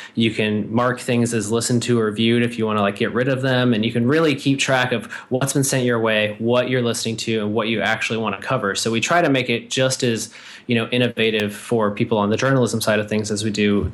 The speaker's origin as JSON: {"language": "English", "region": "Michigan", "country": "United States", "said": "I'm from Southwest Michigan, a tiny town known as the Seacorn Capital of the World."}